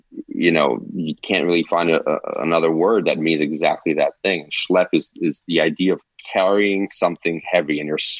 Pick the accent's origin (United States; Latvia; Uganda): United States; New York; I'm Jewish and I'm coming from the New York Jewish culture.